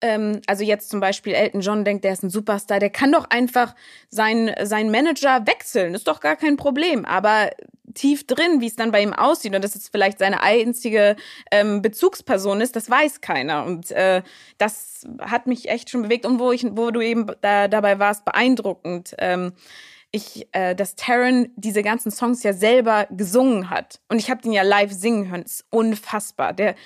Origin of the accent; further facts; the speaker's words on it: Germany; accent: German; dachte, oh Gott, mit meinem deutschen Akzent jetzt, was denkt die denn jetzt von mir?